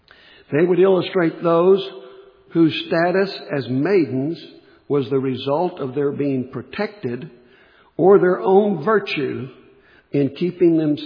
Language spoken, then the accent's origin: English; West Virginia, United States; And I come from West Virginia, so I've seen this done.